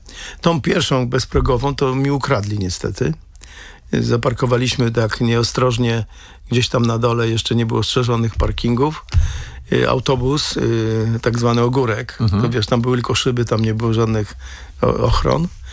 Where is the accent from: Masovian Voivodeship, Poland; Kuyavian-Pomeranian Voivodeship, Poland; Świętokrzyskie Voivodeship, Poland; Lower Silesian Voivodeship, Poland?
Masovian Voivodeship, Poland; Mława; bo my z którego z Mławy pochodzimy, on też z Mławy.